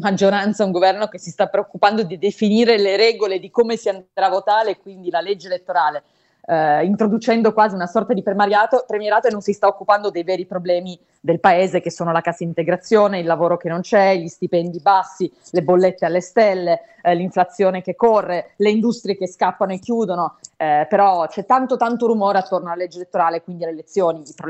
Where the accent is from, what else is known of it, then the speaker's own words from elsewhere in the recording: Turin, Piedmont, Italy; lo dico anche da torinese, per il nostro paese